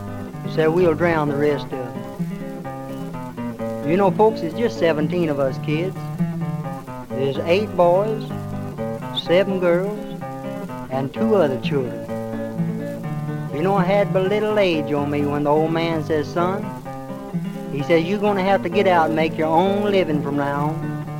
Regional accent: Arkansas, United States; born there; You know, I was born down there in Arkansas.

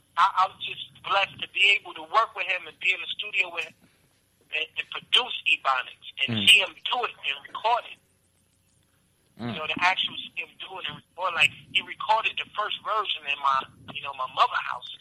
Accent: Harlem, New York, United States; Growing up in Harlem, I never really crossed paths with him.

